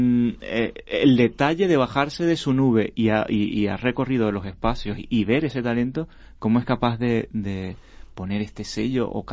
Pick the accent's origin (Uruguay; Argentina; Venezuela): Venezuela; now in Spain; yo que soy venezolano y vengo de Latinoamérica y he recorrido y he trabajado en varias ciudades